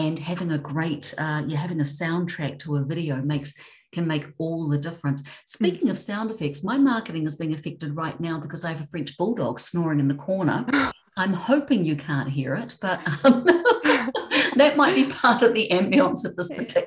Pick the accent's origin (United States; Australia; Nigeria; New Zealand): New Zealand; especially since I'm from New Zealand, so it's a little hard for me to get home at the moment.